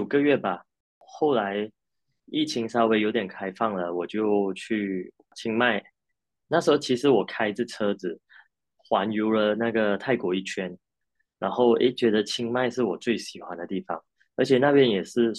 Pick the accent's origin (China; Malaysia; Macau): Malaysia; now in Thailand; 然后加上这里的食物，其实跟我家乡马来西亚很像。